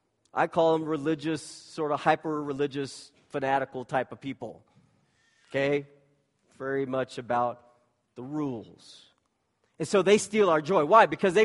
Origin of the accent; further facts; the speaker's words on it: Texas, United States; hey, I'm excited about the Rangers being in the World Series because I'm from Texas.